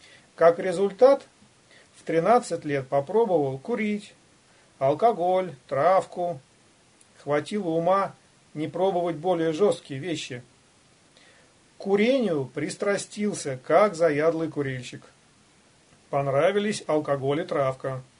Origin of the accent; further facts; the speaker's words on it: Arzamas, Nizhny Novgorod Oblast, Russia; born there; Родился я в Арзамасе в семье учителей. Мама – учитель, отец – преподаватель в институте.